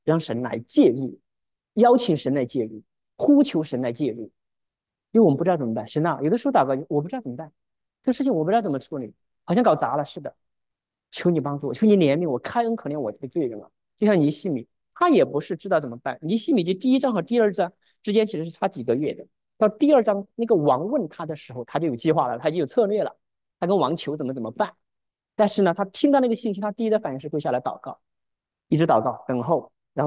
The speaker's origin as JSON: {"language": "Chinese", "country": "China", "said": "但是我们中国人传的就是不要不要不要"}